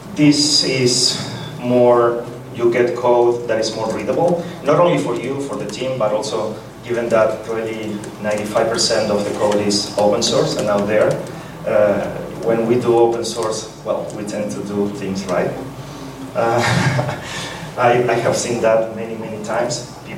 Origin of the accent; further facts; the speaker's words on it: Argentina; English is a second language; from Argentina.